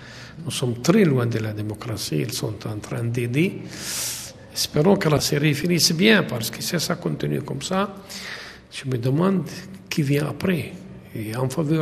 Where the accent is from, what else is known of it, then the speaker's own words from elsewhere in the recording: Jordan; au moins chez nous en Jordanie